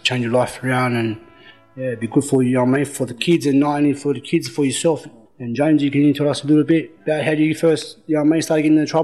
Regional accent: Campbelltown, New South Wales, Australia; Grew up in the Campbelltown area all my life. Born and raised in Campbelltown. Campbelltown is at the southwest of Sydney.

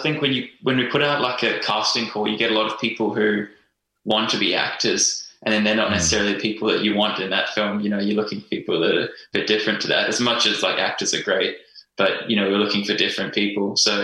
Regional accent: South Africa; now in Australia; Like I'm from South Africa. I'm not from regional Australia or anything

